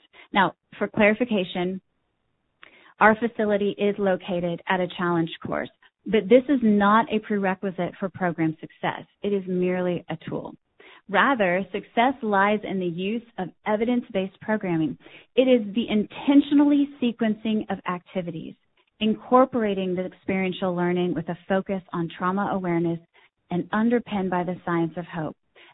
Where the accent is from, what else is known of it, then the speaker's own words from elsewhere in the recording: Oklahoma, United States; from my home state of Oklahoma.